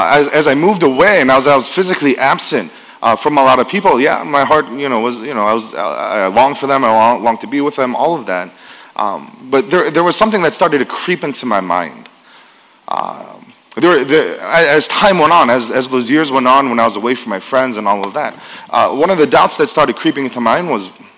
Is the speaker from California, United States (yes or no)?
no; Illinois, United States; also born or lived in Virginia; But I grew up in the Chicago suburbs, but actually my family ended up moving around quite a bit for my father's job.